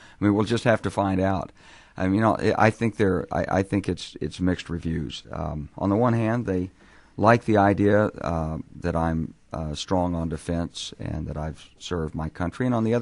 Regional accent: the South, United States; Well, South Carolina is an interesting state because I'm a Southerner, and people down there respect the uniform.

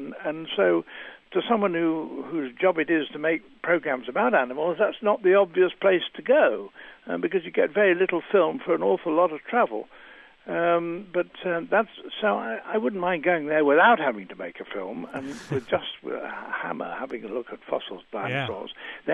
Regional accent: England, United Kingdom; I grew up in the Midlands of England, and in an area where the rocks are of the same age, the Jurassic rocks as the dinosaurs were found in and pterosaurs were found in.

